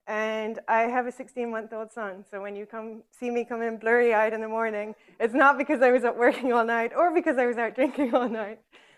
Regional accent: Ireland; also born or lived in England; I was born in England, I grew up in Ireland.

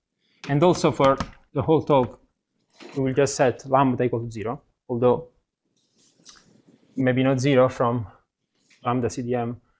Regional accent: Italy; now in Stockholm, Sweden; I come from, I'm from Italy, but I'm based in Stockholm

